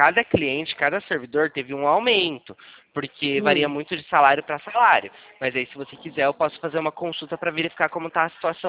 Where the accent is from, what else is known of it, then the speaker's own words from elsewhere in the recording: Limeira, São Paulo, Brazil; Eu sou aqui da cidade de Limeira, tá? Aqui da região.